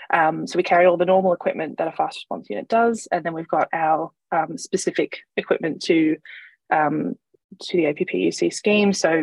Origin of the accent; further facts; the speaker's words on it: Australia; moved away as an adult; now in London, United Kingdom; So I'm originally from Australia.